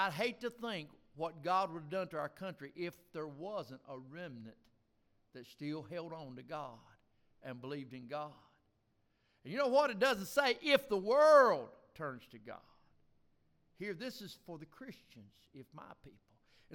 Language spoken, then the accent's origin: English; the South, United States; He's actually from the North. I'm from the South. He talks funny.